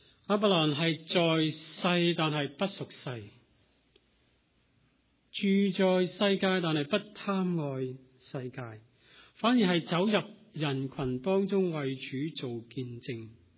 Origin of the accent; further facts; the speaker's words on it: Hong Kong; now in United States; 记得二十多年前，当我从香港移民到美国